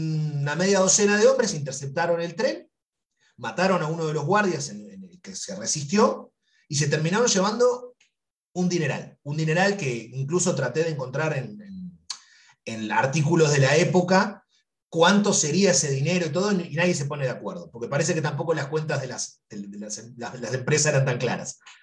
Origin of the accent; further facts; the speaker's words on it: Uruguay; Como los uruguayos tenemos una relación mucho más cordial con los brasileros